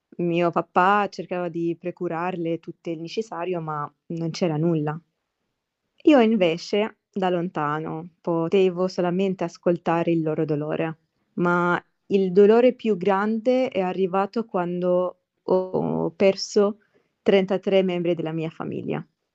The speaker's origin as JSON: {"language": "Italian", "town": "Gaza", "region": "Gaza Strip", "country": "Palestine", "tie": "born or raised there", "said": "ho 23 anni e sono nata e cresciuta a Gaza, Palestina."}